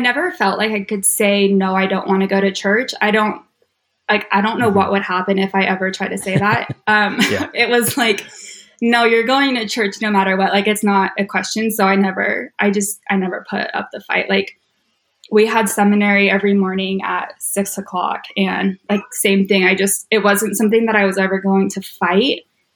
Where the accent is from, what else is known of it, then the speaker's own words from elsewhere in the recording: Clovis, California, United States; I did not grow up with money, but I grew up in Clovis.